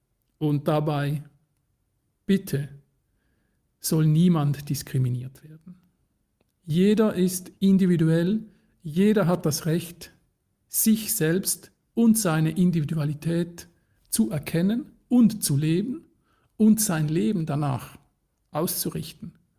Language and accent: German; Switzerland; first language Swiss German; German is a second language; Ich bin Schweizer, das heißt, meine Muttersprache ist Schweizerdeutsch und nicht Hochdeutsch